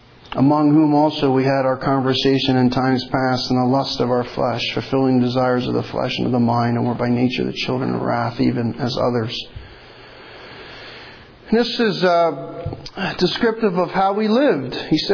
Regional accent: New Jersey, United States; moved away; when I went back to the States to visit my hometown in New Jersey.

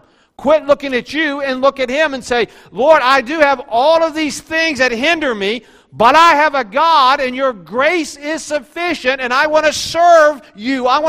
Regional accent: Maysville, United States; I grew up in Maysville. I was a bus kid.

